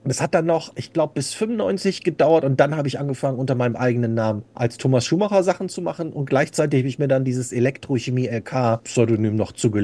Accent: Bremen, Germany; born there; Ich komme ja gebürtig aus Bremen.

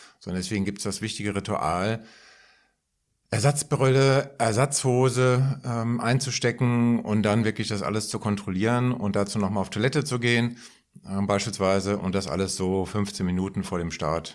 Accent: Frankfurt, Hesse, Germany; Und wenn man sich an die eigene Schulzeit zurückerinnert, bei uns in Frankfurt, linksliberales Umfeld etc., wir haben auch Schulstreiks gemacht.

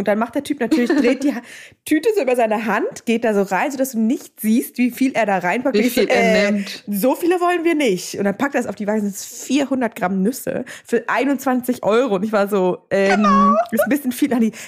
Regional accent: Berlin, Germany; Ich als Berlinerin sieze ja niemanden mehr.

